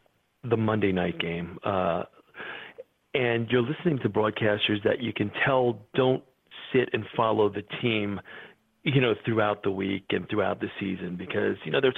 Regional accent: Rutherford, New Jersey, United States; My family and I, we were all born and raised in Rutherford, and literally I grew up in the shadow of Giant Stadium

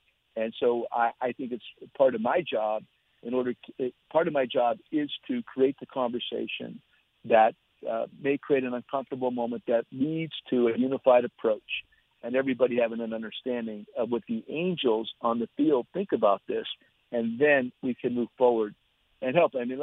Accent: Pennsylvania, United States; I'm Polish from Eastern Pennsylvania.

